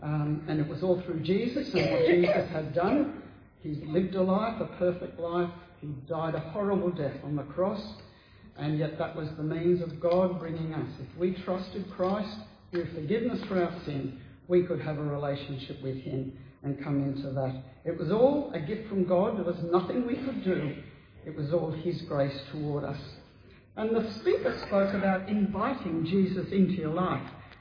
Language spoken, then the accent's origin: English; New South Wales, Australia; also born or lived in Moree / Mudgee / Sydney; I'm not a Queenslander. I'm born and bred in New South Wales. But just a few months old when my family moved to Moree. I started school there. Not long after that, we moved to Mudgee in the Central West, where I did my primary school.